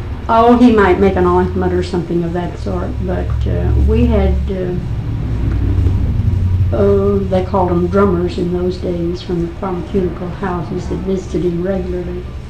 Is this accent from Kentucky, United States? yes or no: yes; Kentucky, United States; I was born in Grant County.